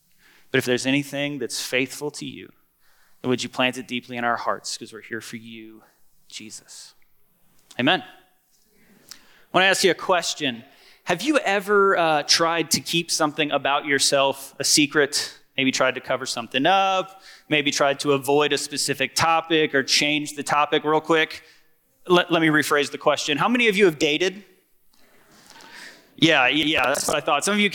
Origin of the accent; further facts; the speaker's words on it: the South, United States; And here is something else that's true about me. I am from the South.